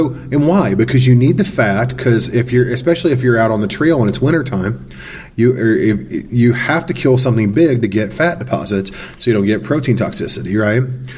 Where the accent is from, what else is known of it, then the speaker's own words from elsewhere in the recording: Missouri, United States; I'm from Missouri, so I go home on occasion.